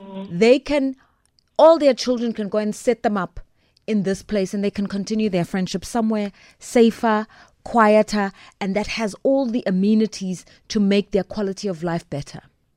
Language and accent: English; South Africa; yes, we're not all Black, white and Indian, but we're all South African.